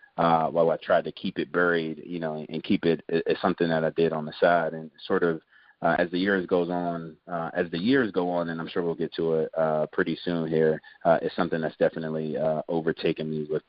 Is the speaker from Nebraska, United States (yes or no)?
no; Seat Pleasant, Maryland, United States; So humble beginnings. I'm from Sea Pleasant, Maryland, which is right outside of Washington, D.C., literally, you know, five minutes and walk into the D.C. line.